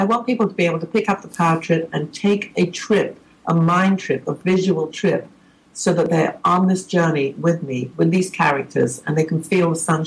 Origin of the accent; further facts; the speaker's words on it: England, United Kingdom; Being English, we were very into soul, listening to soul music, you know.